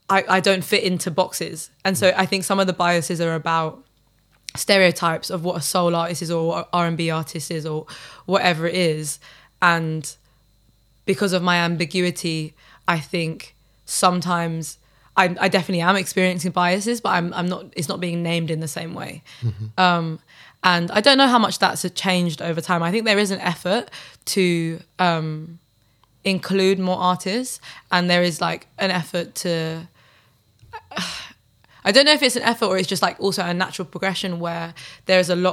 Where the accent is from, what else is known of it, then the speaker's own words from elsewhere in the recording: London, United Kingdom; Well, I guess like being from South London